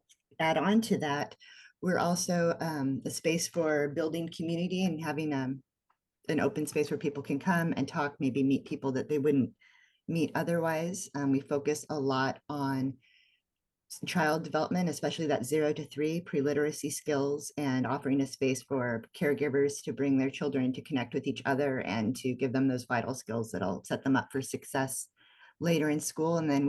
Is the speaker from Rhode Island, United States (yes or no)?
no; Astoria, Oregon, United States; also born or lived in Portland; So I was born in Astoria and grew up on the coast. And then after college, lived in Portland for a number of years, worked at the Multnomah County Library. And then we moved back here in 2012